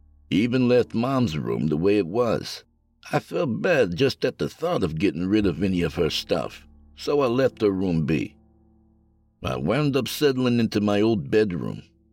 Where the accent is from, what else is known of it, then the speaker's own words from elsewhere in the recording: Bronx, New York, United States; I grew up in the South Bronx in one of those old five-story apartment buildings right off Lafayette Avenue.